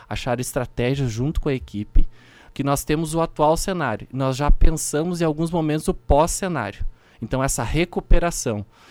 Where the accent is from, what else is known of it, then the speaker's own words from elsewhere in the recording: Caçapava, Brazil; sou proveniente do município de Caçapava